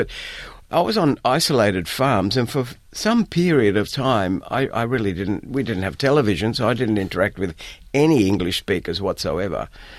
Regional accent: Myrtleford, Victoria, Australia; born there; first language Calabrese; English is a second language; I was born in Victoria, northeast Victoria, a town called Myrtleford. And my parents migrated from Calabria in the south of Italy, and we spoke Calabrese, our family dialect, at home.

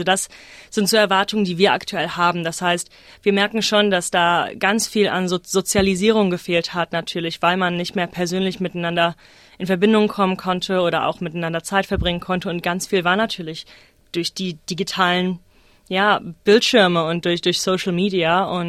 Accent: Rhineland, Germany; Ich bin in Deutschland auf dem Land groß geworden, eine sehr, sehr ländliche Gegend im Rheinland und habe eigentlich meine ganze Kindheit draußen verbracht. Wir hatten einen riesigen Garten, wir haben ganz nah am Fluss gewohnt.

